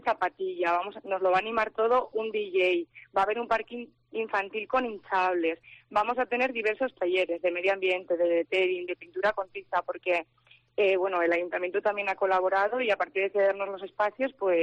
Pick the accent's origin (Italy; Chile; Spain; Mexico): Spain; Fuenmayor, La Rioja; Mira, yo siempre llevo a mi pueblo por bandera. Siempre digo que Fuenmayor es un pueblo increíble.